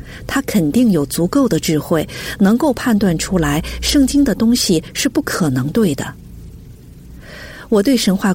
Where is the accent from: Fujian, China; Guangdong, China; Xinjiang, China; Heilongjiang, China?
Heilongjiang, China; moved away as an adult; now in United States; 我生在黑龙江的一个小县城，我们那里教育水平比较低，我的英语基础一开始就比别的学生差